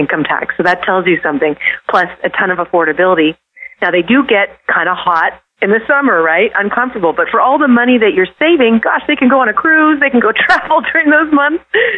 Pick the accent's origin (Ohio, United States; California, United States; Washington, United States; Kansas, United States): California, United States; I'm born and raised in California, and it has always been an expensive place to live.